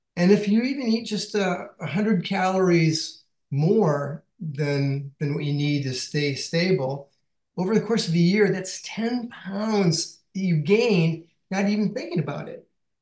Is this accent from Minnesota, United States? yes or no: no; Iowa, United States; And so growing up in Iowa, my dad worked as a production worker in a bakery, and we'd spend summer on our aunt and uncle's family farm.